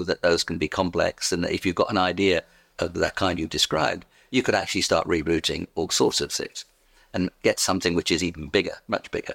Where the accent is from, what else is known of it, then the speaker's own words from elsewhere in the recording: London, United Kingdom; Now, we in the UK, and you could tell by my accent where I come from, indeed London, we should be linking up with Morocco.